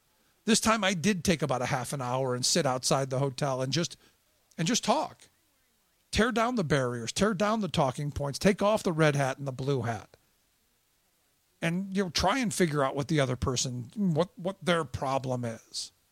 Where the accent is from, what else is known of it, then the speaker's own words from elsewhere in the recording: Cleveland, Ohio, United States; I said, you know, my hometown of Cleveland.